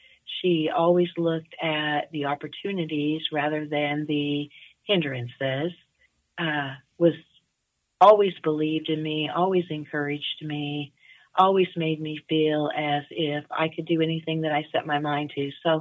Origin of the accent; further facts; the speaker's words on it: Pittsburgh, Kansas, United States; moved away as an adult; now in Joplin, United States; Well, I was born in Pittsburgh, Kansas, and I lived in Pittsburgh until the day I got married, and then we moved all the way to Joplin, Missouri. So Pittsburgh is very important to me. You never forget your hometown